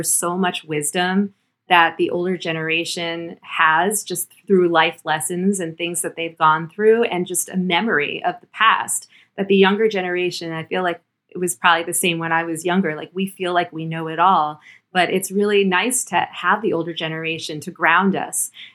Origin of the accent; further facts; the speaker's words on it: Miami, Florida, United States; And, you know, I grew up in Miami and they were all in Florida. So I got to see them all the time and we were very close.